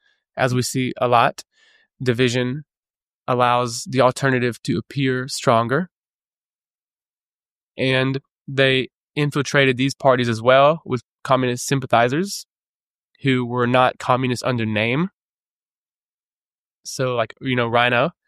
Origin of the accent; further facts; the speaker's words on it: Mississippi, United States; now in Czech Republic; the way I was brought up in Mississippi, but embracing more of the Czech culture here.